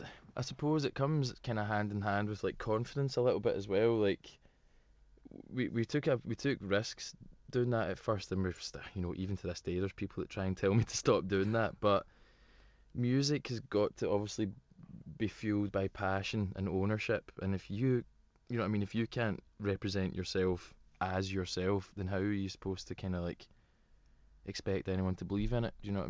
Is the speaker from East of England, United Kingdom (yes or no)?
no; Glasgow, Scotland, United Kingdom; accent: Glasgow; already singing my accent, I'm from Glasgow